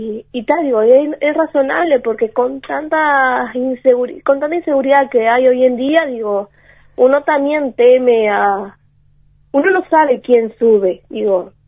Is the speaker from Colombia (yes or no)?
no; Florida, Uruguay; Y yo soy de Florida y de la escuela son más de 100 kilómetros. Y de vuelta son más de 200.